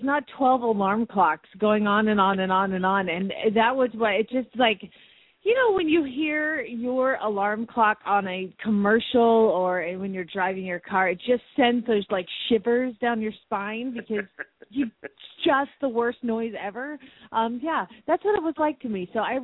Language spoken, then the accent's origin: English; Phoenix, Arizona, United States; It's Monday, and … from Phoenix, Arizona